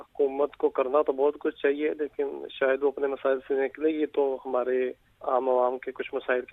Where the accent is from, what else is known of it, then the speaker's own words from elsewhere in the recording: Chenab Nagar, Punjab, Pakistan; اور میں یہاں چناب نگر سے ہوں.